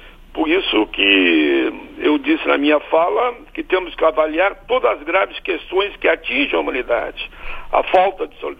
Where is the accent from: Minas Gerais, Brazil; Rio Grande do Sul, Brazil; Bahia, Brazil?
Rio Grande do Sul, Brazil; Na minha fala eu disse que eu sou do Brasil, sou do sul do Brasil, do Pampa Gaúcho